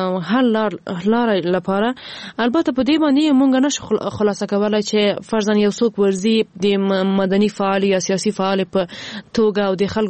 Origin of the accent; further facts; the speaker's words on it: Ghazni, Afghanistan; ما په خپل ولایت کې چې زه هم د غزنی یم